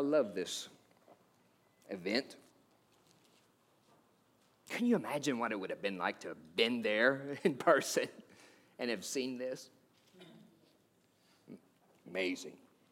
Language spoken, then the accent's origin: English; Kentucky, United States; You know, growing up in Kentucky, my best friend at the time there